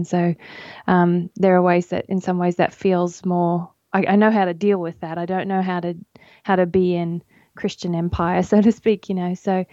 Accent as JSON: {"language": "English", "town": "Brisbane", "region": "Queensland", "country": "Australia", "tie": "born or raised there", "said": "Yeah, I grew up in Brisbane, which is the third largest city in Australia, and grew up always attending church. It was a big part of our family's life."}